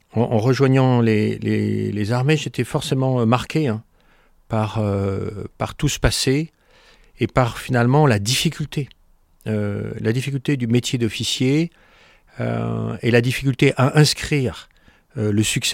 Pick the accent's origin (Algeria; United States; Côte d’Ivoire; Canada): Algeria; born there; Moi, je suis né en Algérie. Mon père était à ce moment-là officier parachutiste.